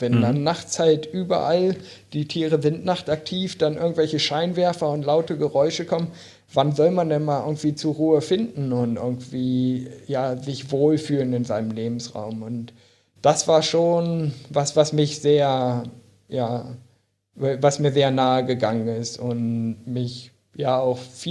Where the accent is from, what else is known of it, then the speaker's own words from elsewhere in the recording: Braunschweig, Lower Saxony, Germany; Und ich komme ja aus Braunschweig, ja schon ja, in der Region.